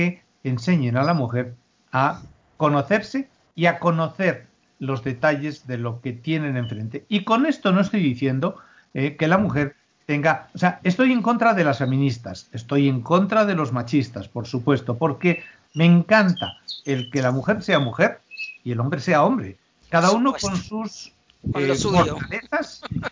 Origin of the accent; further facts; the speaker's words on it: Spain; now in Mexico; como yo, como pues vivo en México, pero soy español, y tengo una educación, pues digamos de allá